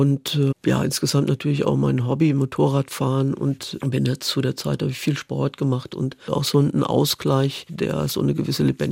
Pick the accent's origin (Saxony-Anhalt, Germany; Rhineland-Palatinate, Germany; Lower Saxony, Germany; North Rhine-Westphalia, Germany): Rhineland-Palatinate, Germany; Neuwied; Ich komme ja Neuwied am Rhein. Ich bin mit dem Blick auf den Rhein groß geworden.